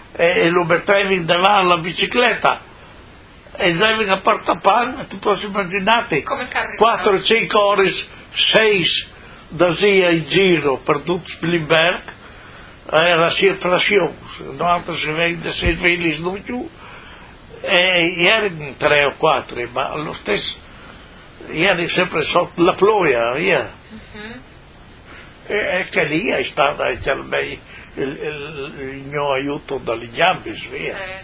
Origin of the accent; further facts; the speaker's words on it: Tauriano, Friuli-Venezia Giulia, Italy; Io sono da Tauriano.